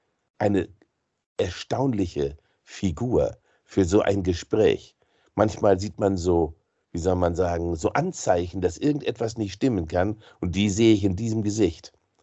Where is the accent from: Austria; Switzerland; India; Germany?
Germany; Ich bin nicht neutral als Deutscher, wenn mein Land verwickelt ist in eine gewaltige Aggression.